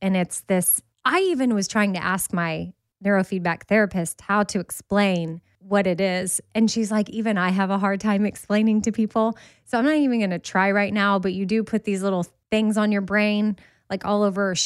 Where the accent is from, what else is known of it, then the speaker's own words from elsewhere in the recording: Texas, United States; And then, you know, I'm from Texas. Some people are confused by that, but my mom was born and raised in Alabama and she met my dad in Alabama.